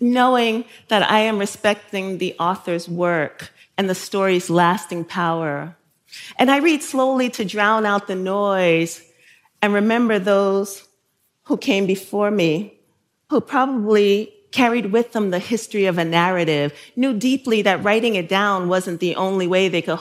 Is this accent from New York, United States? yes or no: yes; Brooklyn, New York, United States; You know, I grew up in Bushwick